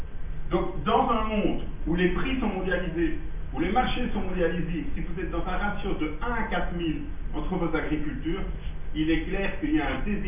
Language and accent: French; Belgium; je, en tant que Belge, un peu gêné